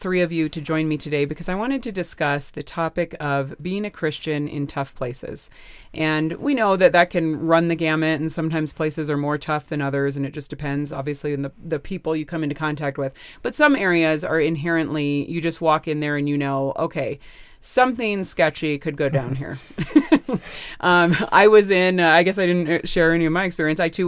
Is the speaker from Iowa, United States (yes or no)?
no; California, United States; I grew up in California myself.